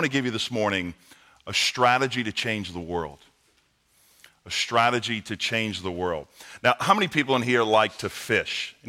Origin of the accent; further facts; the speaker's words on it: New Orleans, Louisiana, United States; now in Nashville, United States; Being born and raised in New Orleans, you would think I did a lot of fishing, but I didn't. But I moved to the Nashville area